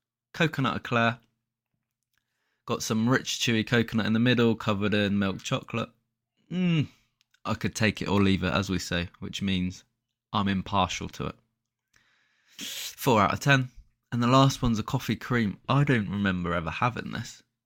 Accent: Halifax, Yorkshire and the Humber, United Kingdom; born there; So that was where I was born. So I was born in Halifax. Didn't live there long, mind you

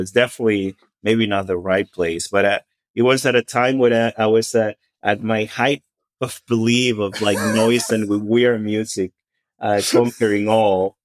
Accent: Venezuela; I was in South America. I had no access to any sort of weird music growing up in Venezuela.

